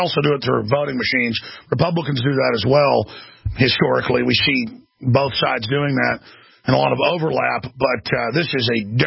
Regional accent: Chicago, Illinois, United States; This ain't Chicago. I'm sorry, Chicago. I'm just from Chicago.

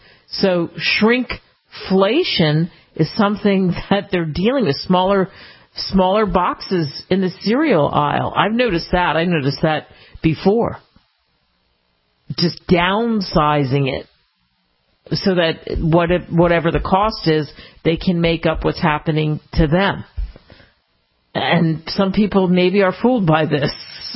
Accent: Philadelphia, Pennsylvania, United States; I grew up in the Action News in Philly would constantly be, oh, there's a heat wave that's coming.

